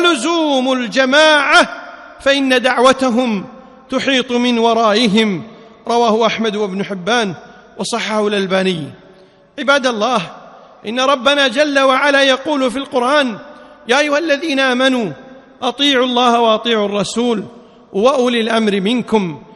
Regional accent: Kuwait; اللهم اجعل بلدنا الكويت آمنا مطمئنا

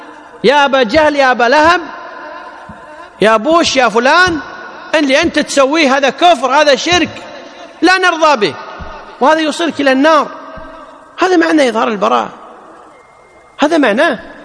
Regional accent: Kuwait; يعني بالعامية عندنا بالكويت كلمة جميلة، ها، يقول لا تطبطب على ظهره

